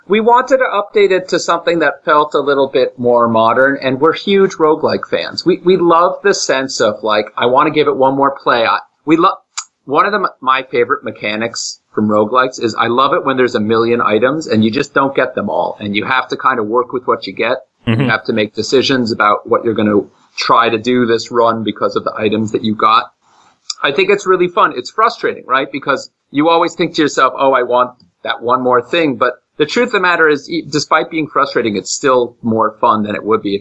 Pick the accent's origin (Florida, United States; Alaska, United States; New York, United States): New York, United States; accent: upstate New York; And if anything, the upstate New York accent, and anyone who hears me from my hometown will be upset with me. But if anything, it's closer to Canadian. That's what we're next to.